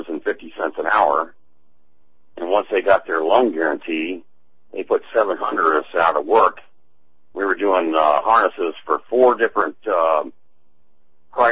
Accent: United States; I'm an American veteran, 51 years old, who went to construction because I figured they couldn't send the buildings out of the country

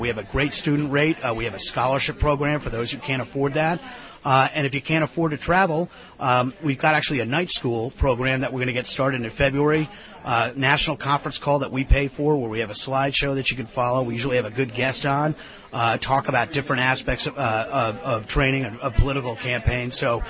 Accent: Connecticut, United States; And certainly my home state of Connecticut, I know that.

